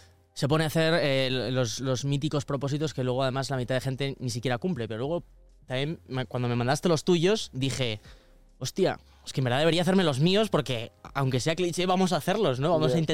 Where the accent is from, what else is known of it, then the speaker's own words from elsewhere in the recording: Burgos, Castile and León, Spain; yo que soy de Burgos